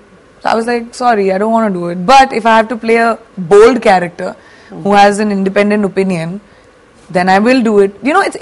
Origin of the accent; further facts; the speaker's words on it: India; See, we come from the land of Kama Sutra. Okay, we come from Ajanta and Allura.